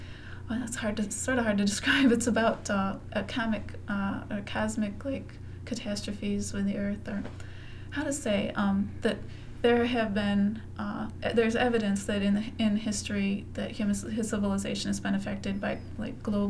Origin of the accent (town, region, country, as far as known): Lansing, Michigan, United States